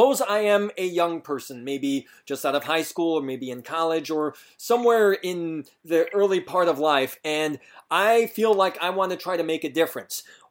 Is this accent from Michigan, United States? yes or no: yes; Grand Rapids, Michigan, United States; where I was growing up in Grand Rapids, Michigan